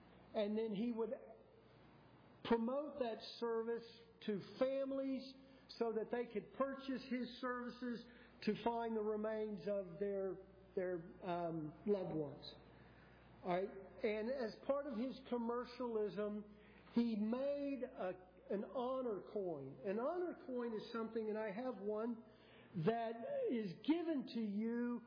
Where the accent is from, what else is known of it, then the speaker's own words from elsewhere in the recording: Brisbane, Queensland, Australia; I grew up right there in Australia and learned my heritage in Brisbane, where MacArthur had his headquarters in World War II.